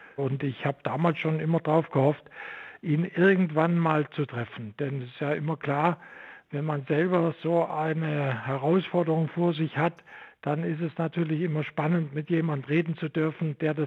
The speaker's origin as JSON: {"language": "German", "region": "Saxony", "country": "Germany", "moved": "yes", "lives_now": "Stuttgart, Germany", "said": "weil ich in der DDR nicht Physik studieren durfte und das wollte ich unbedingt. Und so bin ich aus dem Vogtland am Ende in Stuttgart angelangt"}